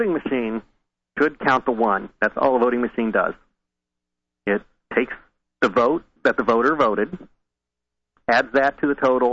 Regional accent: Illinois, United States; I grew up in Illinois, and in Illinois it was always Democrats were in trouble.

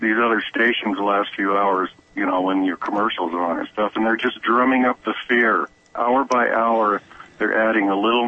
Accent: United States; You know, I'm from the Lakota Nation.

